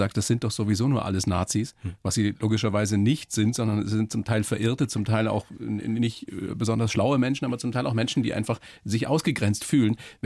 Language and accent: German; Bavaria, Germany; ich bin in der Oberpfalz groß geworden. Meine Eltern kommen aus dem Norden. Mhm. Und ich wollte auch immer dazugehören, konnte aber erstmal den Dialekt nicht sprechen.